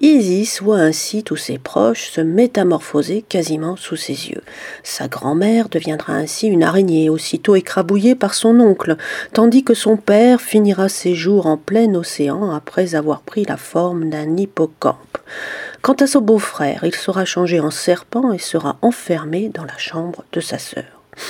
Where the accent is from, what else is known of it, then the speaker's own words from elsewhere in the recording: Bourgogne-Franche-Comté, France; que je situe dans le Morvan, ma région natale, par commodité et aussi par sentimentalisme.